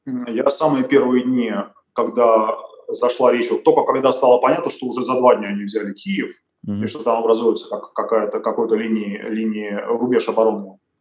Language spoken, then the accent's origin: Russian; Russia; то, что я приехал из России, он приехал из России